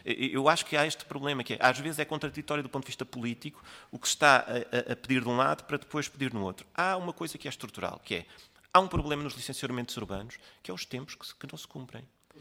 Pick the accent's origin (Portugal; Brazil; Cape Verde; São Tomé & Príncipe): Portugal; como português, como do sul da Europa